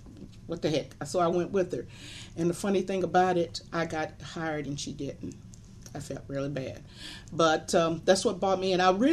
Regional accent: Tennessee, United States; moved away as an adult; now in Lansing, United States; I am originally from Tennessee, and I moved from Tennessee to Lansing after high school.

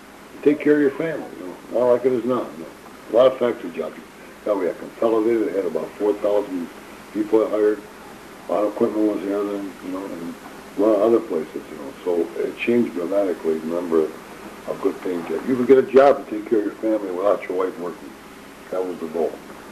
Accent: Monroe, United States; born or raised there

